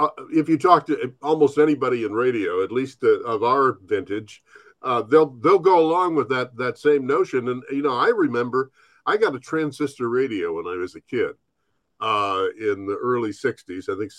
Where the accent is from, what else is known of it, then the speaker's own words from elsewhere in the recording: Genoa, Ohio, United States; the only station you could hear on a crystal radio where I grew up out in Genoa was WSPD, which had the biggest signal at night.